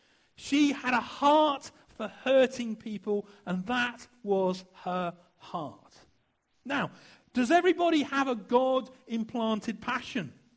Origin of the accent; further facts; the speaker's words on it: Dorchester, South West England, United Kingdom; When I was growing up in Dorchester